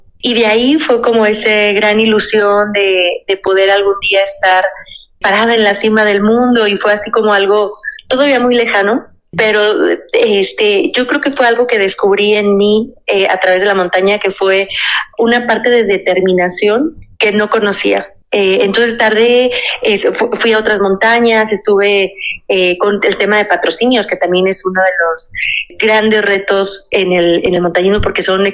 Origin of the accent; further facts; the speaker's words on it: Aguascalientes, Mexico; Porque aparte yo soy de Aguascalientes, acá no tenemos montañas ni tenemos la oportunidad de tener cursos o un club alpino.